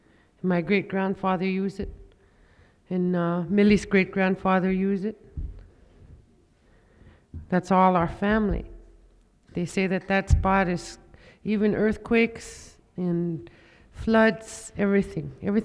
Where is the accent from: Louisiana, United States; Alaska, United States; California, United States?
Alaska, United States; Chitina; from Chitna.